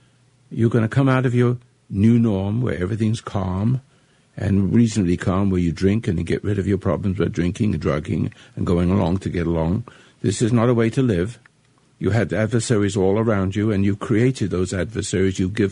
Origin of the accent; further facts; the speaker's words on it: England, United Kingdom; now in United States; And I'm an Englishman, you know, converted to become an American citizen.